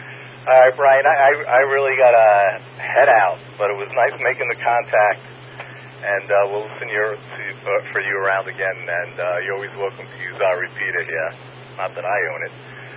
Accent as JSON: {"language": "English", "town": "Brooklyn", "region": "New York", "country": "United States", "tie": "born or raised there", "lives_now": "North Woodmere, United States", "said": "So I was brought up in Brooklyn. I lived on the other side of Kennedy Airport. So my wife says we moved from one side of Kennedy to the other."}